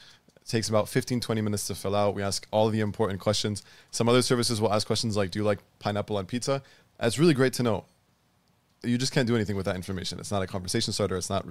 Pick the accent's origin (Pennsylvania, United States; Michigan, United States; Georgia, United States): Michigan, United States; now in Dallas, United States; I'm from Michigan.